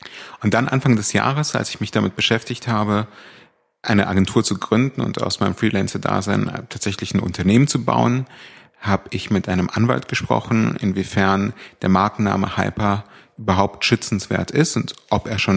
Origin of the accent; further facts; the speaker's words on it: Berlin, Germany; ich komme nun mal aus Charlottenburg und bin dann später zum Studieren nach Köln und Hamburg gegangen. Irgendwann zurückgekommen und der klassische Berliner bleibt mehr oder weniger in seinem Kiez. Und jetzt bin ich in Schmargendorf gelandet, was ein Stadtteil von Wilmersdorf ist